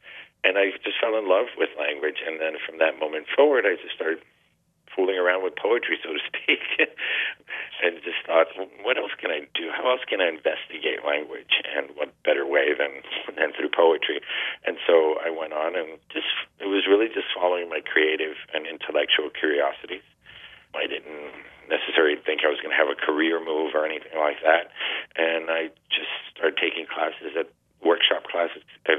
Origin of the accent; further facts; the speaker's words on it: Miami, Florida, United States; Growing up in Miami, in a way, I grew up in a very undiverse community because diversity is relative, right? And so everybody in my community was Cuban, pretty much